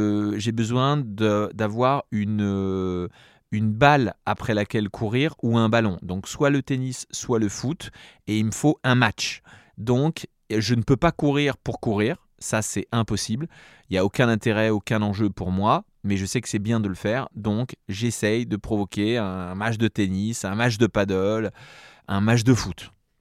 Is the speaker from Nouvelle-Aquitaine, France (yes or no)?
no; Corsica, France; Alors, j'ai grandi en Corse, donc il faut expliquer que ah, en oui, voilà. Corse, ça bagarre.